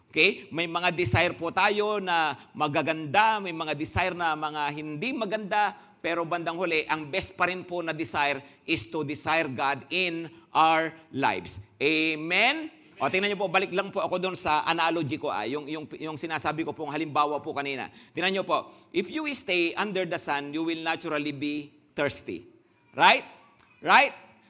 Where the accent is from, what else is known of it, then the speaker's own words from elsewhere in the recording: Pangasinan, Philippines; Dahil taga-Pangasinan ako, acquired taste, kinalakihan ko ang bagoong.